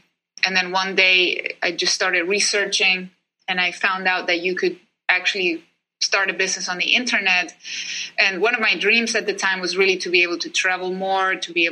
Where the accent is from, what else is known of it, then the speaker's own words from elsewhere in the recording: Chile; English is a second language; I'm from Chile, so at the beginning I started doing everything, my content, my videos, my blogs in Spanish